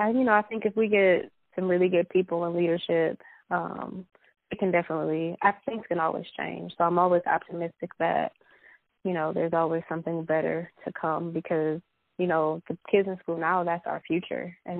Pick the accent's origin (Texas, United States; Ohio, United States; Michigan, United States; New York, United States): Michigan, United States; Inkster; also born or lived in Farmington Hills; I am not from Detroit. I'm from Michigan. Mm-hmm. I grew up in Inkster, mm-hmm. and then my parents moved us to Farmington Hills when I started middle school.